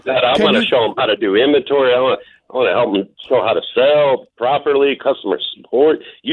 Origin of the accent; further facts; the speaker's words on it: Chicago, Illinois, United States; I'm a guy from Chicago that used to shovel snow in the wintertime while my buddies were out, you know, getting in trouble, having snowball fights.